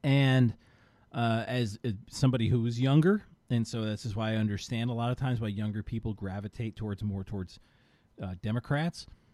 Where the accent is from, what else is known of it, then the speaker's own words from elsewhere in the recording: Brooklyn, New York, United States; I was from Brooklyn, so he's on that doo-wop side